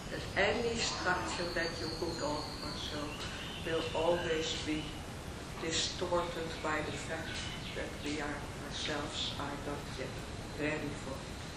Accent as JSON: {"language": "English", "country": "Netherlands", "moved": "yes", "said": "I'm also from the Schiavel in Warschau, originally from the Netherlands, more than 32 years ago."}